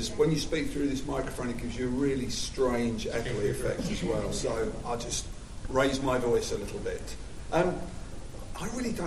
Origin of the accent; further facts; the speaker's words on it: England, United Kingdom; But it's kind of weird growing up in England, because we had boys' comics and we had girls' comics.